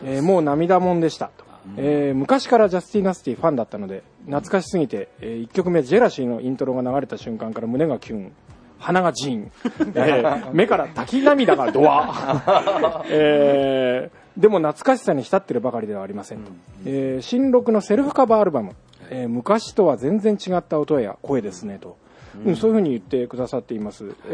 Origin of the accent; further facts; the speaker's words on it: Shizuoka, Japan; 私は、静岡の出身なんで、